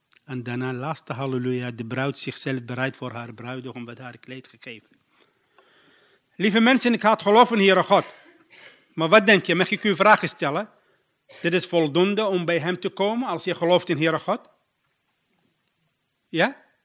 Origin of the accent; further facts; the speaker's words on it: Nineveh, Iraq; Dutch is a second language; Ik kom uit Nineveh. Ja, jaren heb ik gewerkt.